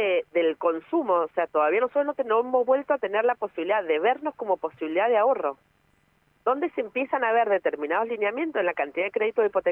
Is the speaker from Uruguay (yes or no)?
no; Argentina; Bueno, Argentina, somos Argentina.